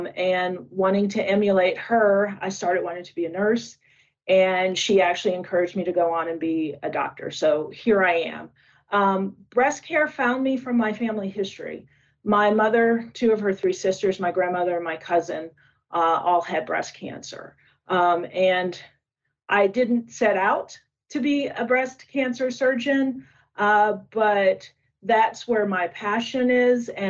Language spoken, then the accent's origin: English; Pittsburgh, Pennsylvania, United States; moved away as an adult; also born or lived in Lehigh Valley; now in Texas, United States; No, I'm not. I'm originally from Pittsburgh. I am a Steelers fan. And before I headed to Texas 15 years ago, I spent over 10 years down in the Lehigh Valley. So I am certainly native to Pennsylvania.